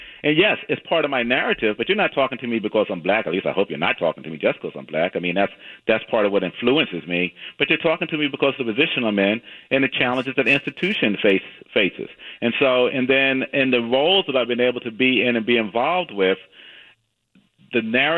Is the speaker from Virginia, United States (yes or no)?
yes; Virginia, United States; now in McMinnville, United States; I came from Virginia. There are people in Virginia who are still fighting the battle of Northern aggression.